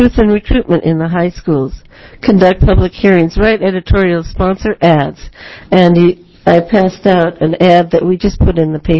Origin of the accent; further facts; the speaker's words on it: Corvallis, Oregon, United States; from Corvallis.